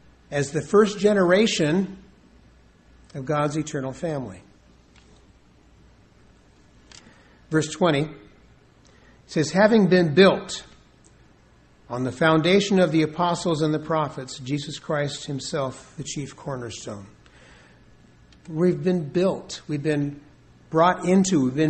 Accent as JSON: {"language": "English", "region": "West Coast", "country": "United States", "tie": "born or raised there", "said": "We're all from someplace else. I grew up out in the West Coast, and I've lived in several different cities, my wife and I, different cities and communities along the way."}